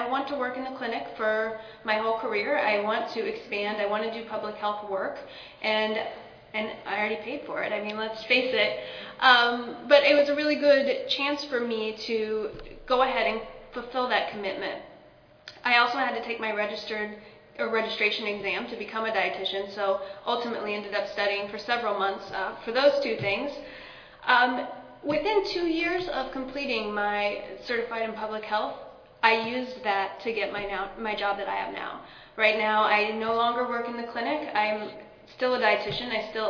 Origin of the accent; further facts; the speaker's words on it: Chicago, Illinois, United States; I'm from Chicago, so there's a lot of opportunity out there, but there's also a lot of competition